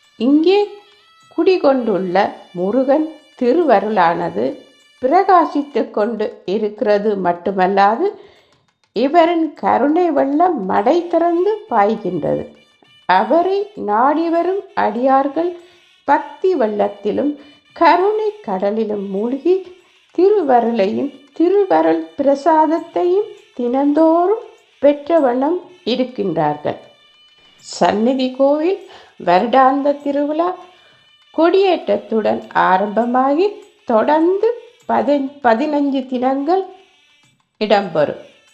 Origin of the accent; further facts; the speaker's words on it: Alvai, Northern Province, Sri Lanka; நான் வடமராட்சி பகுதியை சேர்ந்தவள். எங்கள் ஊர் அல்வாய் தெற்கு. எங்கள் வீட்டிலிருந்து 1 மணி தொலை தூரத்தில்தான் இந்த செல்வசந்நிதி ஆலயம் அமைந்துள்ளது.